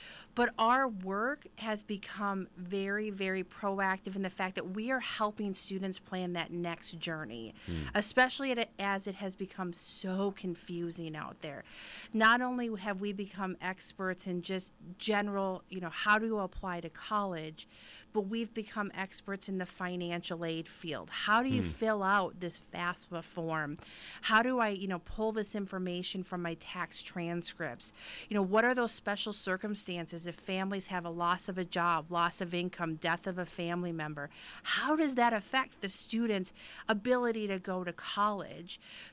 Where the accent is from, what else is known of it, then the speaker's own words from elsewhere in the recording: Minnesota, United States; also born or lived in Nebraska; But I am born and raised in Minnesota. I went to school in Nebraska, so I went to a private school in Nebraska, ended back up in the Minneapolis-St. Paul area for about a year and a half